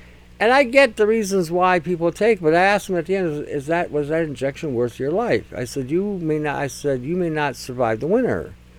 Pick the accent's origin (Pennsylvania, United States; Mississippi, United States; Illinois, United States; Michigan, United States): Michigan, United States; Detroit; when I grew up in Detroit back in the 60s, it was a violent town.